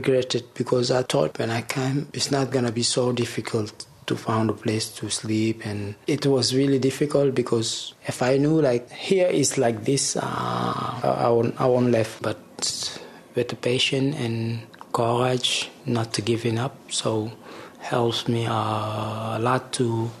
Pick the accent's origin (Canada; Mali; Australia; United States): Mali; English is a second language; moved away as an adult; now in Germany; I come from Mali. I was born in Mali, grew up in Mali. My parents are from Senegal. And I came in Germany to look for a job